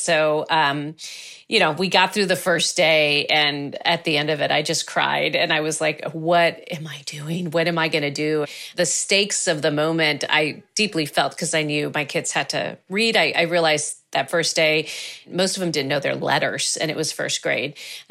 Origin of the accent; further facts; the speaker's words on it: McAllen, Texas, United States; So I grew up in schools that, you know, were under-resourced, and I didn't realize that I went to Title I schools growing up.